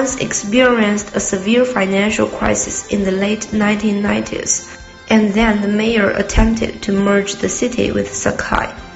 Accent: Beijing, China; I'm from Beijing.

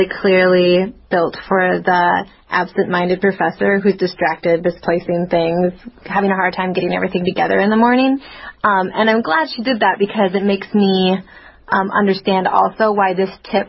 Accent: Montana, United States; I'm from Montana.

